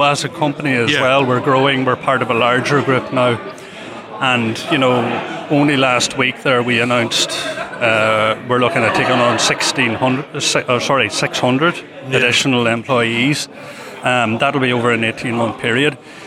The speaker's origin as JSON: {"language": "English", "town": "Dunkineely", "region": "Ulster", "country": "Ireland", "said": "Myself, I'm from Dunkinilly"}